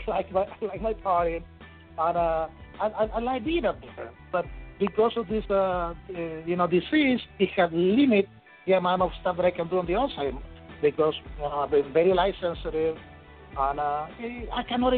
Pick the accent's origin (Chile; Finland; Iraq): Chile; now in United States; I got the half a scholarship just for kicked and giggled, you know, just because I was from Chile.